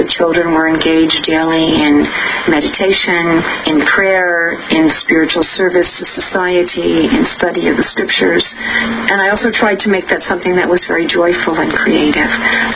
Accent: New York City, New York, United States; when I was growing up in New York City, I was in what was called an experimental school.

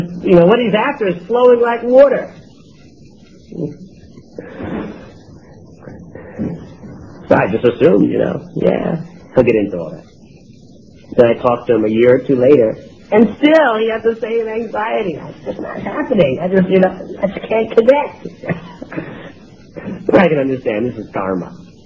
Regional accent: New York, United States; When I was young, I used to, growing up in New York, I used to always go to all the best concerts.

